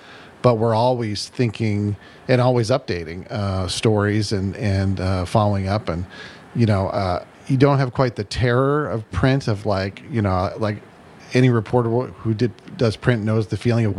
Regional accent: Calgary, Alberta, Canada; born there; So it's a long route, but I was born in Calgary, Canada.

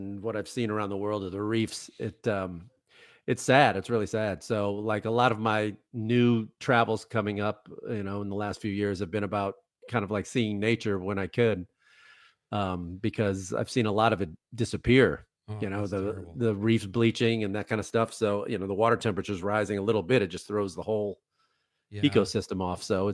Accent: Chicago, Illinois, United States; I grew up in Chicago, and I remember them snow being on the ground at least like all winter long.

